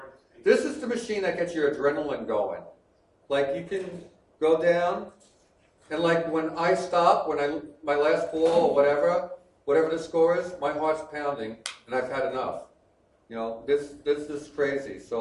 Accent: New York, United States; And I was born and raised in New York.

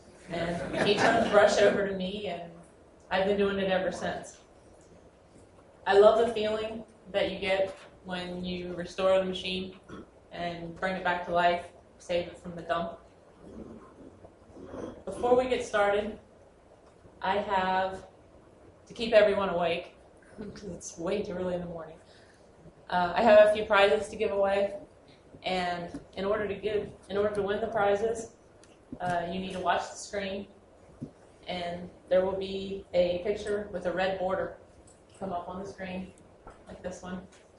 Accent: Cincinnati, Ohio, United States; I'm from Cincinnati, Ohio.

